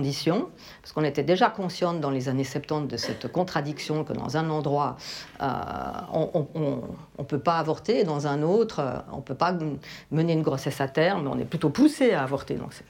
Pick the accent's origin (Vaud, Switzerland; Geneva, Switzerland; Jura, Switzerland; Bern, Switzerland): Geneva, Switzerland; Chez nous, à Genève, ça commence en 70-71.